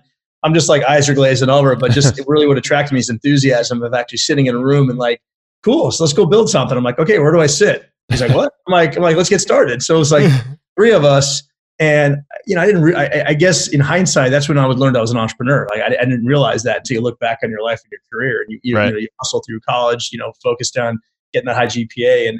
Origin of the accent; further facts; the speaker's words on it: Calabasas, California, United States; From LA, Calabasas. Now home of the Kardashians, but it wasn't as famous when I was there.